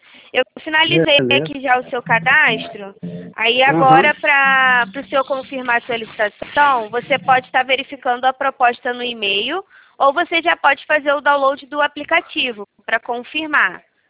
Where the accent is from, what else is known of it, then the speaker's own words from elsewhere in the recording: Rio de Janeiro, Brazil; now in São Paulo, Brazil; Eu sou carioca.